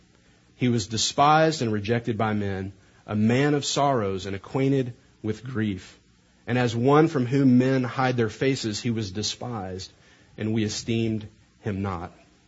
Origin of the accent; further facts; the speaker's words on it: Charleston, Missouri, United States; I'm from Charleston, Missouri, and it's a town about the size of Nazareth. It's in southeastern Missouri, very small farming town